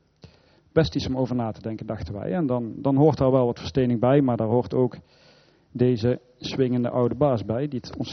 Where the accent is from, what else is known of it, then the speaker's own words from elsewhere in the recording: Eindhoven, North Brabant, Netherlands; Ik kom zelf uit Eindhoven, vandaar misschien het woordje stad.